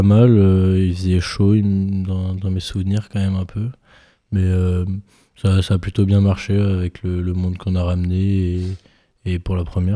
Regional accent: Toulouse, Occitanie, France; Je viens de Toulouse, donc j'ai toujours été pour Toulouse

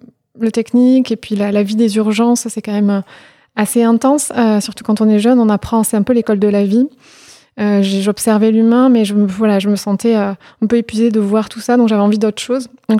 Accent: Toulouse, Occitanie, France; Alors, je suis toulousaine, je suis née dans une petite ville à côté de Toulouse.

